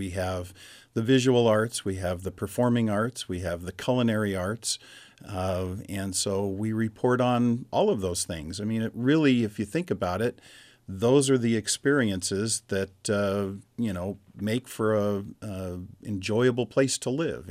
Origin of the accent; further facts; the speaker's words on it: Spokane, Washington, United States; also born or lived in Eugene, United States; So I am about as close to a Spokane native as you can get. I was born in Eugene, Oregon, moved here when I was less than 2 years old, and I've been here ever since.